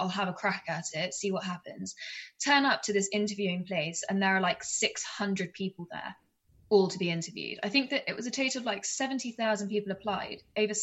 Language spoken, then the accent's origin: English; South West England, United Kingdom; So I grew up, yeah, in the middle of Exmoor.